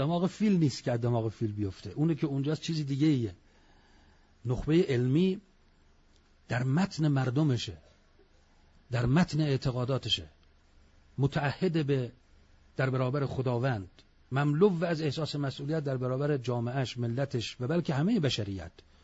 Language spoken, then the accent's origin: Persian; Iran; من و شما توجه کنیم به عنوان یک ایرانی